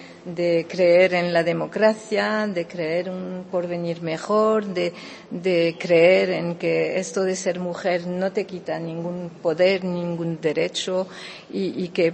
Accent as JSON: {"language": "Spanish", "town": "San Fernando", "region": "Andalusia", "country": "Spain", "said": "esta tierra es la tierra donde yo nací. Soy isleña, cañailla, como se dice, y esta tierra es muy inspiradora."}